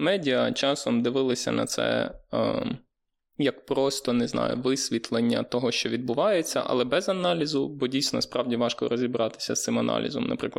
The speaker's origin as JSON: {"language": "Ukrainian", "town": "Kalush", "region": "Ivano-Frankivsk Oblast", "country": "Ukraine", "said": "Я з Калуша, і я часом читаю місцеві новини."}